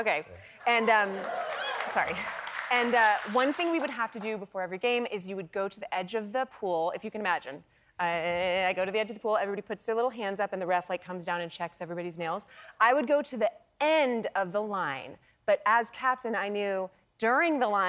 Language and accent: English; California, United States; So I grew up in California.